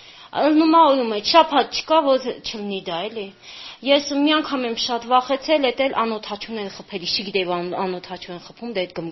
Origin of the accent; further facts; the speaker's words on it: Kalbajar, Kalbajar District, Azerbaijan; now in Norabak, Armenia; Քարվաճառի պատերազմի ժամանակ է, որ Քարվաճառից եկանք ստեղ